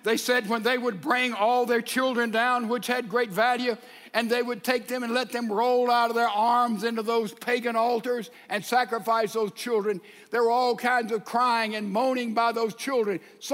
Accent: Mississippi, United States; now in Texas, United States; You know, the culture of Texas is not the culture of my home state of Mississippi.

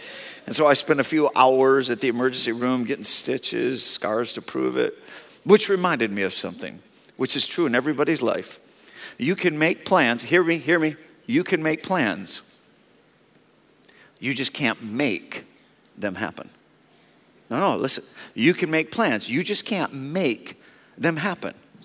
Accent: Michigan, United States; Love the fact that I grew up in Michigan and that the Detroit Lions play every year on Thanksgiving

